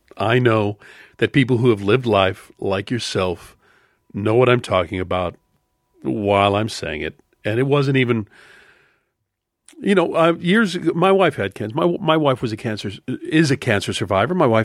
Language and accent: English; Philadelphia, Pennsylvania, United States; The Liberty Bell, Philadelphia, my hometown.